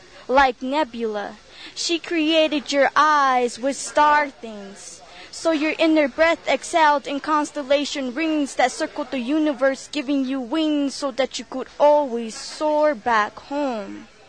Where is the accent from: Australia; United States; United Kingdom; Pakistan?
United States; Zuni Pueblo, New Mexico; I'm from the Zuni Pueblo.